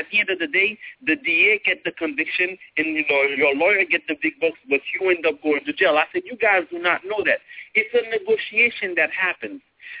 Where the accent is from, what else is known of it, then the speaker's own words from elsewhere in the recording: Haiti; English is a second language; now in United States; I wasn't born here in the United States. By birth, I'm Haitian. I was born in Haiti. I moved here at a certain age. Did not know how to speak English.